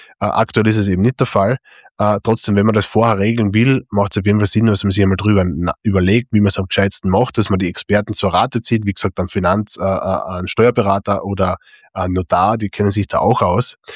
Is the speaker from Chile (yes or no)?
no; Austria; bei uns in Österreich gibt es ja leider kein Kinderdepot, ne?